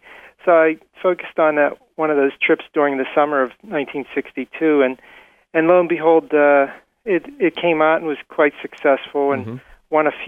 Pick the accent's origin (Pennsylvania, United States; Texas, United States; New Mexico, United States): Pennsylvania, United States; Pittsburgh; Well, I grew up there in Pittsburgh.